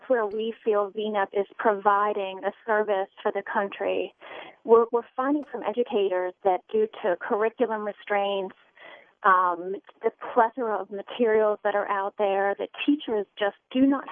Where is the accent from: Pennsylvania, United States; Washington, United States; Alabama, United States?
Pennsylvania, United States; I'm originally from Pennsylvania, and after I served 4 years active duty with the United States Air Force as a personnel officer, my Marine Corps husband and I settled back in Pennsylvania